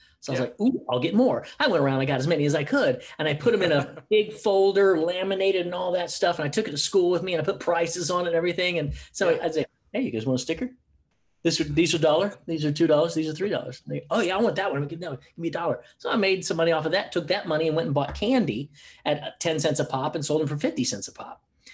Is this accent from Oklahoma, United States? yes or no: yes; Oklahoma, United States; also born or lived in Houston, United States; my childhood was kind of like most people's. I grew up in Oklahoma and Houston.